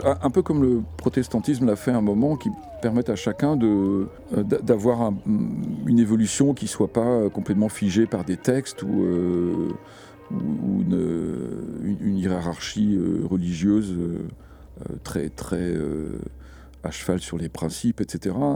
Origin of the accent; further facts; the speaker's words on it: Brittany, France; je suis pas baptisé, moi je tiens à préciser, je suis né en Centre-Bretagne, mais non baptisé, ce qui était assez rare dans le coin d'où je viens.